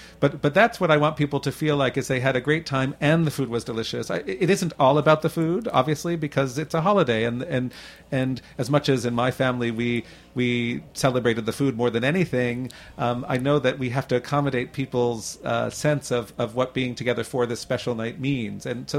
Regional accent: Toronto, Ontario, Canada; I grew up in Toronto, which is a city with a lot of Jews, but the culture of the city isn't as Jewish as it is here.

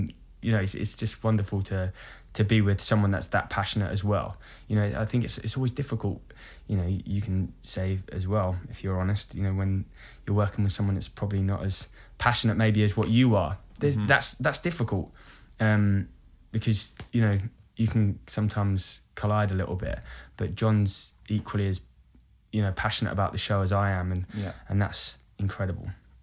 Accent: Brighton, South East England, United Kingdom; Brighton.

